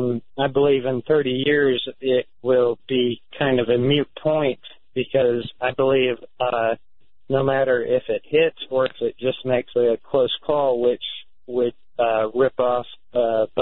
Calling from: North Carolina, United States; I'm calling from North Carolina

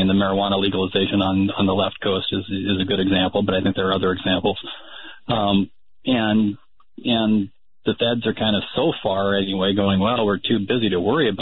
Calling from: Portland, Oregon, United States; I'm calling from Portland, Oregon. And and I've been listening to you since the 90s.

